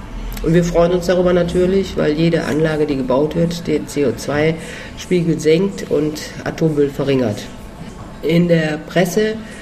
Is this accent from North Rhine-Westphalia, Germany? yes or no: yes; Düsseldorf, North Rhine-Westphalia, Germany; ich komme aus Düsseldorf und wohne hier, bin hier auch aktiv